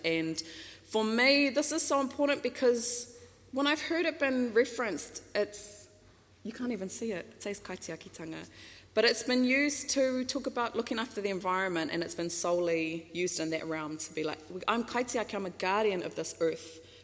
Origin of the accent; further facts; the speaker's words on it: Auckland, New Zealand; on my mother's side, I hail from the Cook Islands, from, again, the best island there, it's called Aitutaki. But I was actually born and raised in East Auckland, in Glen Innes, GI Till I Die, my favourite place